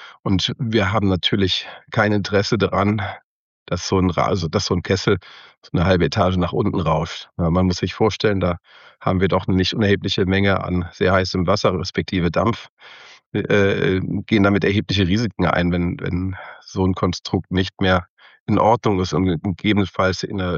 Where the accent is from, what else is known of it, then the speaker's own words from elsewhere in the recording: Cologne, North Rhine-Westphalia, Germany; ich bin kein gebürtiger Hanseat, sondern ich komme aus dem Rheinland. Und komme genauer gesagt aus Köln, bin da groß geworden, habe da auch studiert später